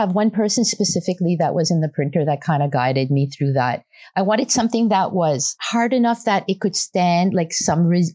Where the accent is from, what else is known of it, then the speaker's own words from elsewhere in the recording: Halifax, Nova Scotia, Canada; I'm from Halifax, Nova Scotia, and we have smokestacks just across the harbor in Dartmouth.